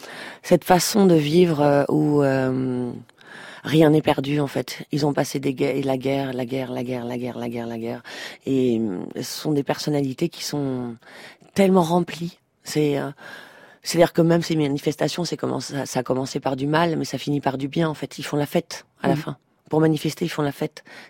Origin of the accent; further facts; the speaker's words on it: Camembert, Normandy, France; Pourtant je viens de la Normandie, à Camembert